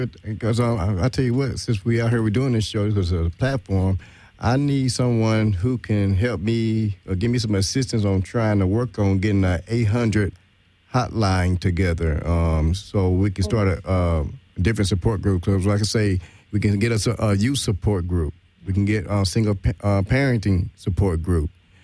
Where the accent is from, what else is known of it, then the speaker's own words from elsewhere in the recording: Arkansas, United States; now in Los Angeles, United States; I want to merge, you know, Arkansas, my home state.